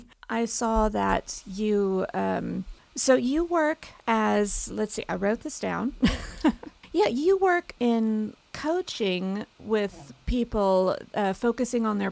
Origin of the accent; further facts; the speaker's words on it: Texas, United States; for me, growing up in Texas, the first time I saw snow was in Canada.